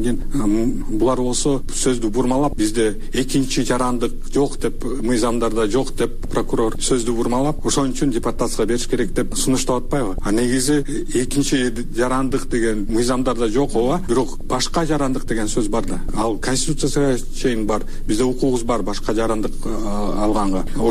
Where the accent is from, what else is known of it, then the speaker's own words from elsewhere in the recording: Osh, Osh Region, Kyrgyzstan; born there; Мен болсо төрөлгөндө Кыргызстанда Ош шаарында төрөлгөм. 91-ci жылы Кыргызстан эгемендүүлүк алганда мен Кыргызстандын жараны болчумун.